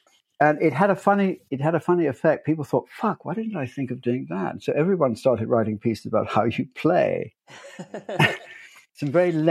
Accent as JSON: {"language": "English", "country": "United States", "tie": "born there", "said": "I was born in America."}